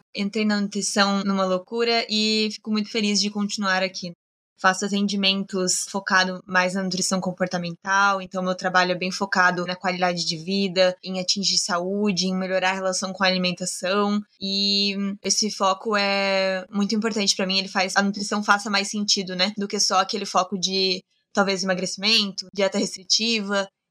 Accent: Joinville, Santa Catarina, Brazil; Eu sou de Joinville, Santa Catarina

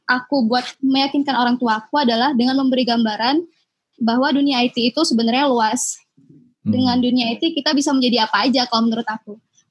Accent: Lubuk Linggau, South Sumatra, Indonesia; kalau aku SMP negeri di SMP 3 Lubuk Linggau. Dan lanjut pas SMA aku masuk di Madrasah Aliyah Negeri 1 Lubuk Linggau.

